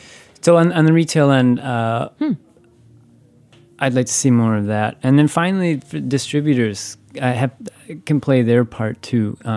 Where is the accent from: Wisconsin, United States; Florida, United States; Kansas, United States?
Wisconsin, United States; I'm from Wisconsin. We have the Wisconsin Milk Marketing Board, now the Dairy Farmers of Wisconsin.